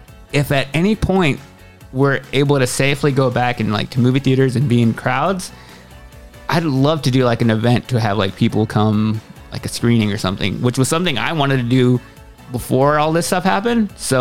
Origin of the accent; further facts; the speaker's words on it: Waxahachie, Texas, United States; most of the time when I bring up that I'm from Waxahachie, nobody knows where it is, nobody knows how to pronounce it.